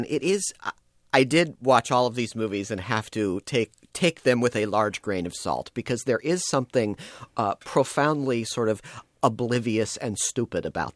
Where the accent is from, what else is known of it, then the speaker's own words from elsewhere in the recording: Ann Arbor, Michigan, United States; I'm 43 and I grew up in Ann Arbor, Michigan, at a time when in pop culture, which I loved as much then as I do now, was mostly a coastal thing.